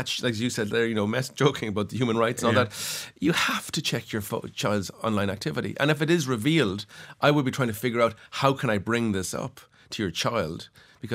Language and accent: English; Cork, Munster, Ireland; I grew up in Cork in the 80s and 90s.